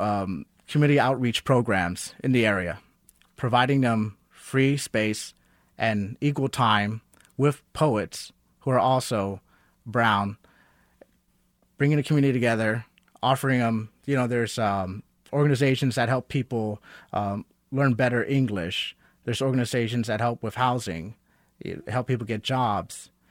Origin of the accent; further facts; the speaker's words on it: Texas, United States; I am from Texas by way of my mother and father, who are Puerto Rican and Panamanian. I was born on an army base. My father was a drill sergeant.